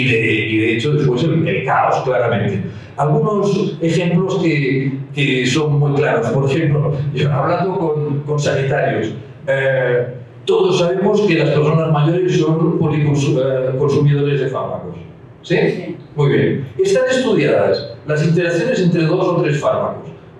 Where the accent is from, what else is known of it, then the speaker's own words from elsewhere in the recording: Balearic Islands, Spain; Nosotros crecemos, por ejemplo, en Mallorca, de donde yo vengo, somos 1 millón de habitantes.